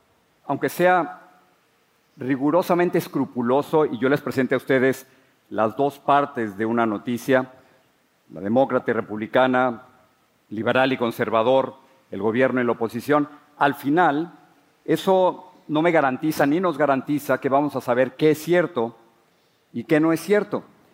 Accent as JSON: {"language": "Spanish", "region": "Mexico City", "country": "Mexico", "tie": "born or raised there", "said": "Crecí en la Ciudad de México, soy el mayor de 5 hermanos"}